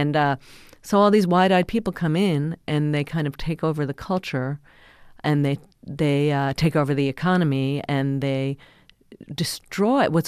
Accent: United States; I'm just an American.

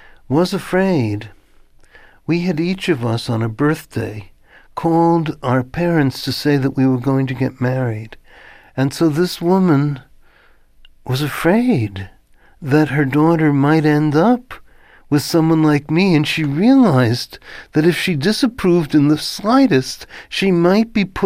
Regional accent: Queens, New York, United States; I was from Queens, which was at that time known as the home of Archie Bunker

